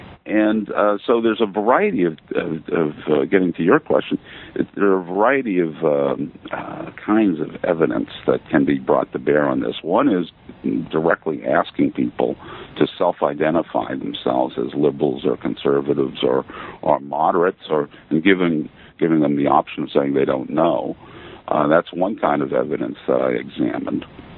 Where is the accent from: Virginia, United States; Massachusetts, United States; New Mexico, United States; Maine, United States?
Maine, United States; now in Buffalo, United States; I'm originally from Maine. I went to Bowdoin College and Syracuse University for my graduate work